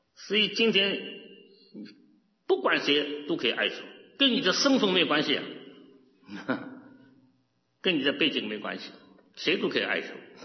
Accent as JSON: {"language": "Chinese", "country": "China", "said": "我们中国人的一生就是哭啊"}